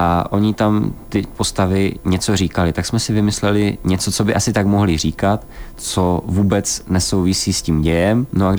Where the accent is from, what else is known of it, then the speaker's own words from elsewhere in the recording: Ostrava, Moravian-Silesian Region, Czechia; Jsme z Ostravy a okolí, vlastně já a ještě jeden kamarád, Vláďa Blahoš, my jsme z Petřkovic a ti další dva jsou právě tady z centra, z Ostravy.